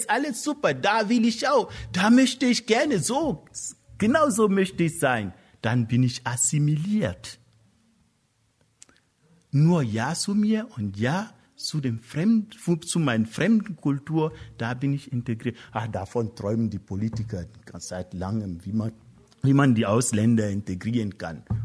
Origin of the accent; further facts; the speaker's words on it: Germany; ja, ich bin Europäer, ich bin ein Deutscher. Ich stehe dazu.